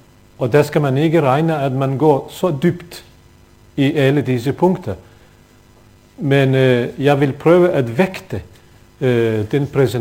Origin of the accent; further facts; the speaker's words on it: Bosnia & Herzegovina; i Norge, Bosnien, som er mit oprindelsesland